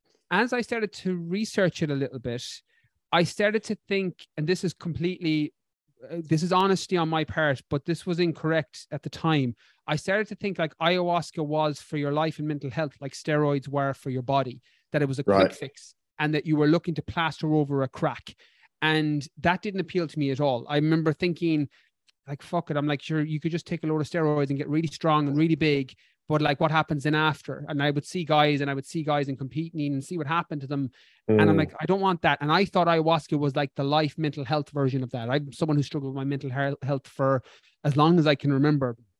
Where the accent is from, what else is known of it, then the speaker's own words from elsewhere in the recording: Ireland; accent: Irish; Very long, peculiar name that I struggle with my Irish accent.